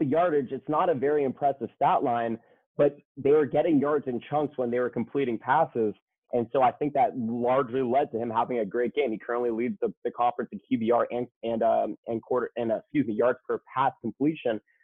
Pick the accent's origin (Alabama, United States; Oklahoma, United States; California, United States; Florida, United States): California, United States; Calabasas; from my hometown of Calabasas.